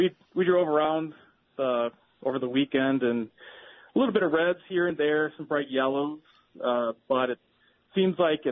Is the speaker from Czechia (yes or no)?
no; Fond du Lac, Wisconsin, United States; So I grew up in Fond du Lac, and I witnessed the Oakville tornado from my driveway when I was a teenager.